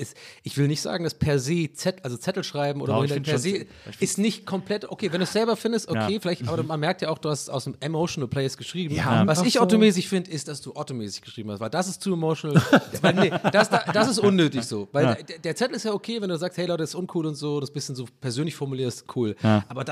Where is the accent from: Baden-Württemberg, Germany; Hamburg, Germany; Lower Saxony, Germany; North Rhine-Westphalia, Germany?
Baden-Württemberg, Germany; ich bin ja selber Schwabe, ich komme daher